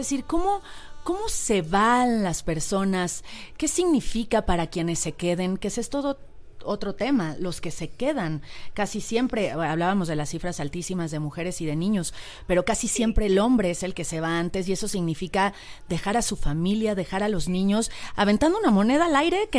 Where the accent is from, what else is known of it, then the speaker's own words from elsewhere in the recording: Mexico; ese es uno de los temas que deberían de unirnos y atarnos como mexicanos